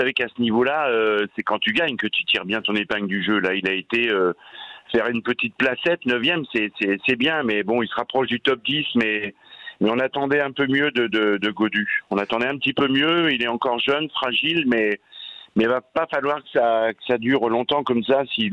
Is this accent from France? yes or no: yes; France; quand on participe au Tour de France en tant que Français